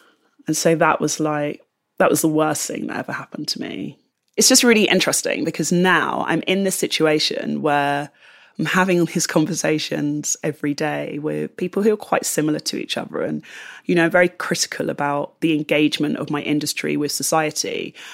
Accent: London, United Kingdom; because I'm from London and again from sort of a central part of London

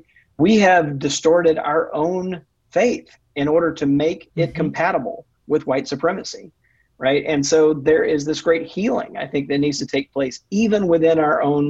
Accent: Mississippi, United States; even in my home state of Mississippi

